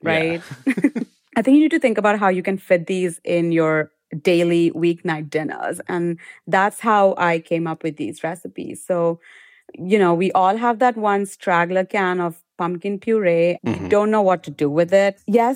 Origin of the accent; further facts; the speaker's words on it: India; But, you know, I come from India. We pickle a lot of things.